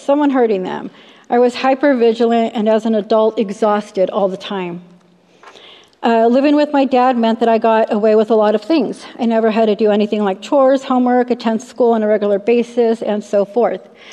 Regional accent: Long Beach, California, United States; born there; Okay, so I was born in Long Beach, California in 1976. I'm the oldest of eight siblings.

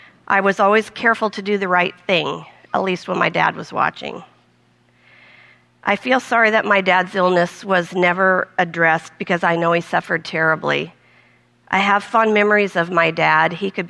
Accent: Portland, United States; I was born here in Portland. I grew up near the airport, and I lived in the same house until I left home at 18.

